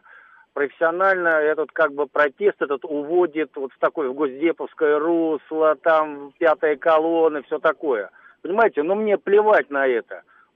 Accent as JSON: {"language": "Russian", "region": "Moscow", "country": "Russia", "tie": "born or raised there", "said": "мы москвичи, да, там живем уже там коренные, перекоренные"}